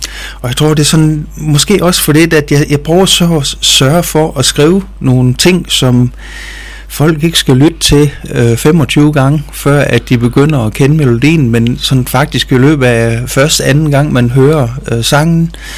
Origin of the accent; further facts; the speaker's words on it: Haverslev, North Denmark Region, Denmark; jeg startede lige et lille landsbyorkester nede i Haverslev, hvor jeg kommer fra